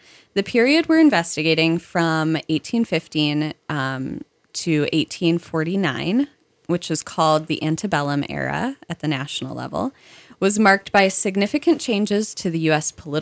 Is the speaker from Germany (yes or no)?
no; Midwest, United States; This always reminds me, I grew up in the Midwest